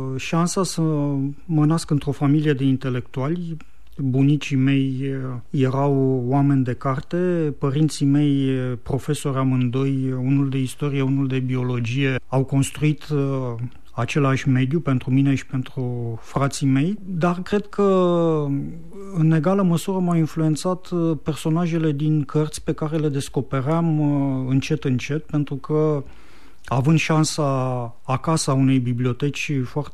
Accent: Câmpina, Prahova, Romania; sunt pe jumătate bucureștean, după cum am rămas pe jumătate câmpinean. Revin la Câmpina ori de câte ori am timp cu multă plăcere și mereu Câmpina o să rămână orașul meu natal

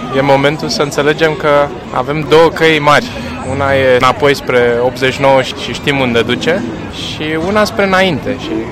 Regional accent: Romania; pentru că toți suntem români, toți ne gândim la un moment dat că vrem să ne întoarcem în țară

